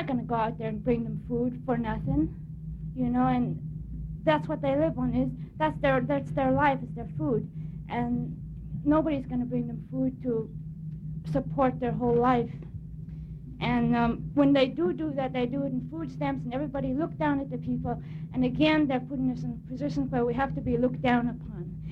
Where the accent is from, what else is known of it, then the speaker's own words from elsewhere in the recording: Allakaket, Alaska, United States; now in Fairbanks, United States; from Allakaket. I was born and raised in Allakaket and decided to live over here in Fairbanks